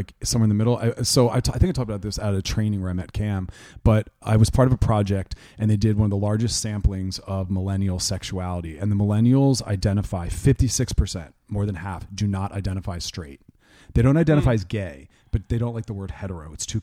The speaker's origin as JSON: {"language": "English", "town": "Philadelphia", "region": "Pennsylvania", "country": "United States", "said": "Philadelphia."}